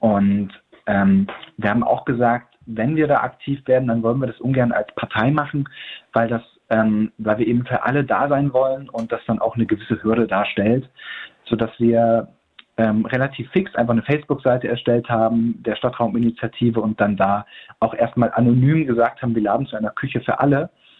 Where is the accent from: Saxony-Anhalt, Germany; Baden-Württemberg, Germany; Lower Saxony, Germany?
Saxony-Anhalt, Germany; Weißenfels; dass in Weißenfels, meiner Heimatstadt, einfach sehr wenig für Jugendliche los ist.